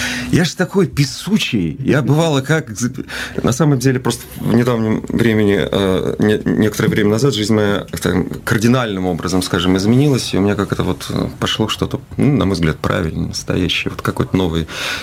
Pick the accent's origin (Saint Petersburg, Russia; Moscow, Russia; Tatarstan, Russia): Moscow, Russia; хотя, собственно, я москвич, живу в Москве